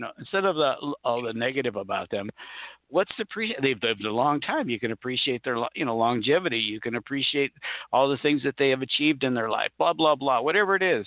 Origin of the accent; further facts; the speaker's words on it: Rochester Hills, Michigan, United States; also born or lived in Detroit; I was born in Detroit, see, a long time ago. Lived outside of Detroit. If you know where Rochester Hills is, that's where we had a farm, small little farm.